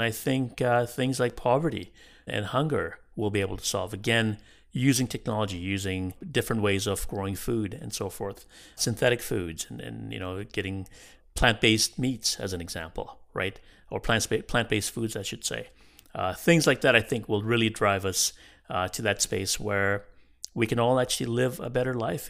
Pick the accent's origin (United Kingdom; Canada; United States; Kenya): Kenya; when I look at where I came from Kenya, came from poverty and saw poverty, you know, rampant.